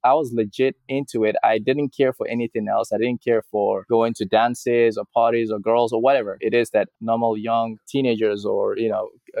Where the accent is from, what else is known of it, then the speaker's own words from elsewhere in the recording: Nigeria; And for a kid growing up in Nigeria who heard about Switzerland on the TV and read about it, it felt like heaven for me.